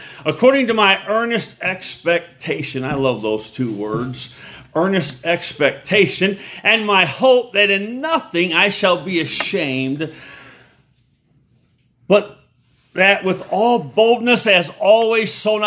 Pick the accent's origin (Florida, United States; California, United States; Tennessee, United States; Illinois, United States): Illinois, United States; Rockford; And my dad was a pastor, so I was a PK growing up in Rockford, Illinois, where I was raised. They were from Arkansas. My dad was from Arkansas. My mom was from Kentucky.